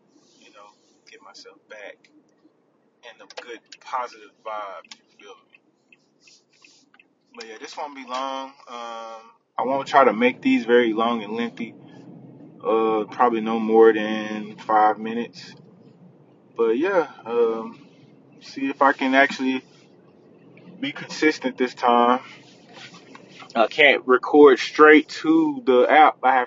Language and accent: English; Texarkana, Texas, United States; also born or lived in Fort Drum, New York; now in Garland, United States; I'm currently living in Dallas, really Garland, and I'm from Texarkana, Texas. Small city that's growing pretty rapidly.